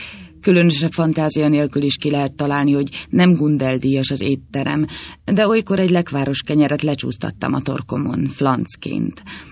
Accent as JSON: {"language": "Hungarian", "town": "Berettyóújfalu", "region": "Hajdú-Bihar", "country": "Hungary", "lives_now": "Budapest, Hungary"}